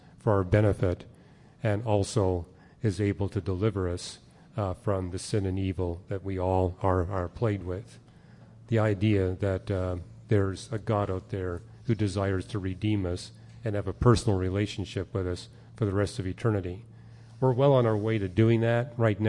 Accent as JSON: {"language": "English", "country": "Canada", "said": "I'm from Canada, and I can tell you that if you go up at a certain latitude, you get 10.5 months of winter"}